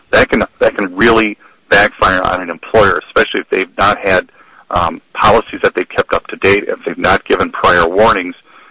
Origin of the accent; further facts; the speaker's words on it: Wisconsin, United States; I graduated from Hamlin Law, and I'm originally from Wisconsin.